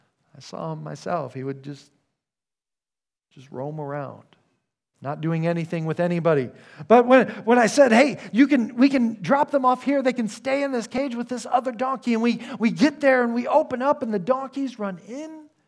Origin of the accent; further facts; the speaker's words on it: Texas, United States; I always liked that one, just growing up in Texas, riding horses